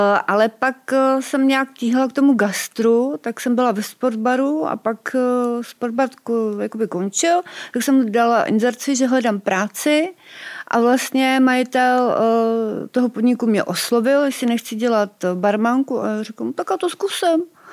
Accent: Rakovník, Central Bohemian Region, Czechia; ani nejsem Pražák, že jo, jsem z Rakovníka

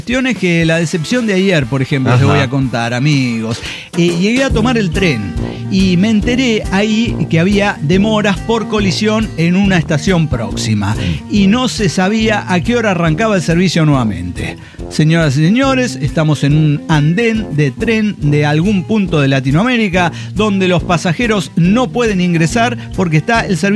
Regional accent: Puebla, Mexico; now in Acuña, Mexico; La historia de por qué soy poblano. Vivo en Acuña y tengo una hija en Monclova.

